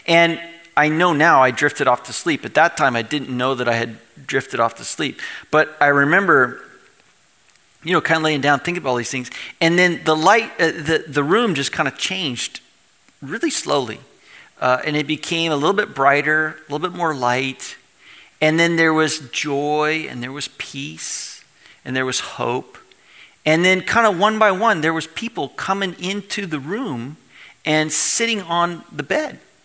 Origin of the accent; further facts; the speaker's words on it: Tampa, Florida, United States; moved away as an adult; now in Ottawa, Canada; Most of you know I'm originally from Florida, Tampa area, Clearwater, St. Pete.